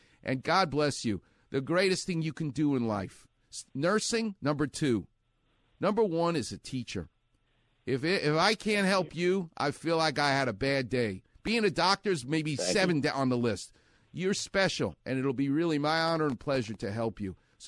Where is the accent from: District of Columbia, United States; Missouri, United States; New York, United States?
New York, United States; I'm a New Yorker. I'm not a sweetheart like you from Fairfax High School.